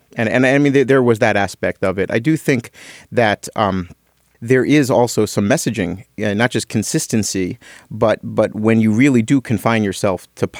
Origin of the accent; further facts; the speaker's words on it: Atlantic City, New Jersey, United States; I grew up in Atlantic City, grew up on a Besican island, the island of, you know, four cities, Longport, Ventnor, Margate, in Atlantic City.